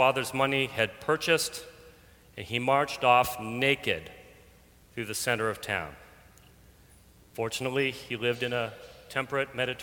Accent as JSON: {"language": "English", "region": "Alaska", "country": "United States", "tie": "born or raised there", "said": "growing up in a family of four boys, there was enough wildlife there for my parents. And growing up in Alaska afforded me a more basic appreciation for our reliance upon animals."}